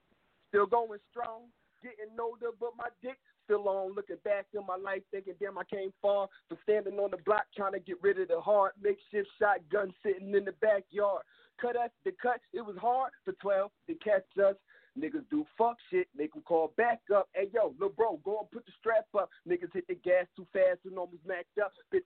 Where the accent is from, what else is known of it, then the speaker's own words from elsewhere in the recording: Trenton, New Jersey, United States; I'm from Trenton, New Jersey.